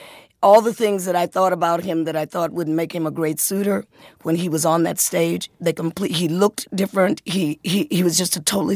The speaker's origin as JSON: {"language": "English", "town": "Detroit", "region": "Michigan", "country": "United States", "said": "But I was from Detroit, and blacks at the time felt that if they were born and raised in the North, were a little bit better than blacks who were born and raised in the South."}